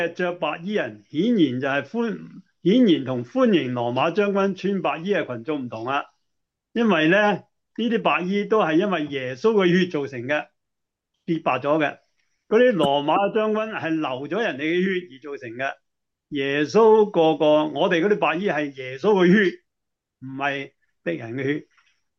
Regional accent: China; 血系通常我哋中国人讲话发生血案，即系咩意思啊？

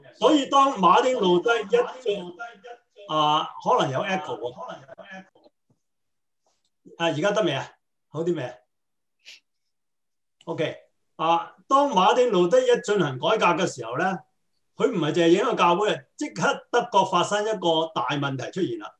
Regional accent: Hong Kong; 我喺香港長大咧

